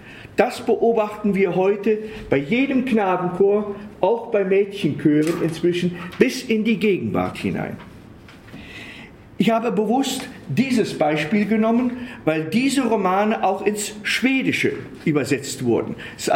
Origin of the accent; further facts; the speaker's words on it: Würzburg, Bavaria, Germany; Ich komme aus Würzburg, das ist auch der Main.